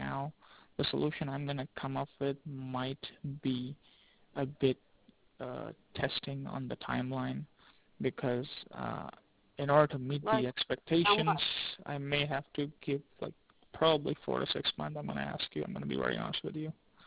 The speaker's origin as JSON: {"language": "English", "town": "Rockford", "region": "Illinois", "country": "United States", "lives_now": "New York, United States", "said": "I've come to New York. But originally I'm from Rockford."}